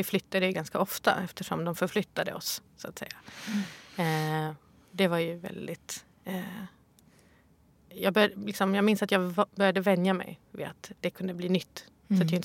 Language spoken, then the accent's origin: Swedish; Malmö, Skåne, Sweden; Så fick vi ta det som fanns, och det var i Rosengård i Malmö.